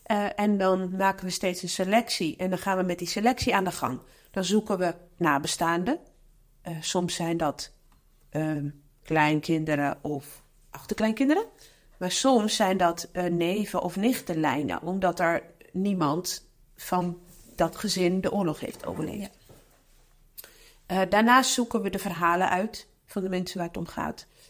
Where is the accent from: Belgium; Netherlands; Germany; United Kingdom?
Netherlands; Leiden, South Holland; Ik kom uit Leiden eigenlijk.